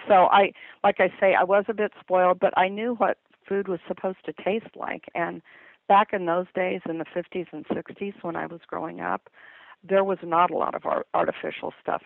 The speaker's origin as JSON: {"language": "English", "town": "Kansas City", "region": "Missouri", "country": "United States", "tie": "born or raised there", "said": "We both were raised in the city. I was raised in Kansas City, as you said, and my husband from Los Angeles, Orange County, more specifically."}